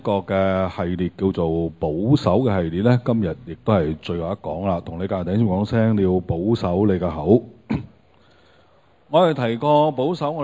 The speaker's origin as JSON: {"language": "Cantonese", "country": "China", "said": "我们中国人的说话讲，他说祸从口出，病从口入"}